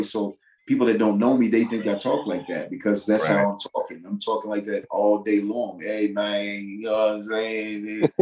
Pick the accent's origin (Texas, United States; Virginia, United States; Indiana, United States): Virginia, United States; because I'm not from Memphis. I mean, Virginia, we have a specific accent, but that's a very specific accent.